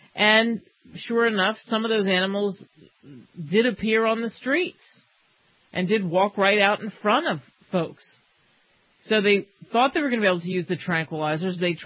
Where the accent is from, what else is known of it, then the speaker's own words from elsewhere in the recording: New Jersey, United States; also born or lived in Ohio; I grew up in New Jersey.